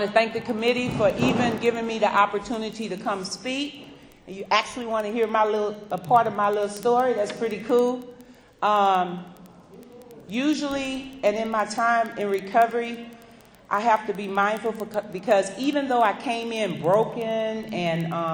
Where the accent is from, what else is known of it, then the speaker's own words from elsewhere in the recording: Louisiana, United States; I'm from Louisiana and they had this homeless shelter.